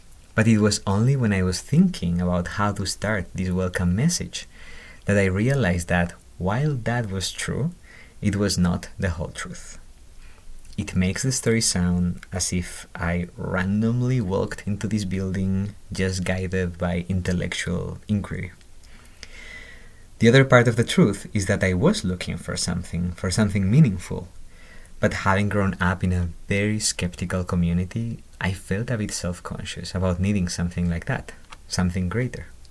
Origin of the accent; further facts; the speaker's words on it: Spain; English is a second language; now in United States; I am a PhD student here at the U of I, and I am originally from Spain.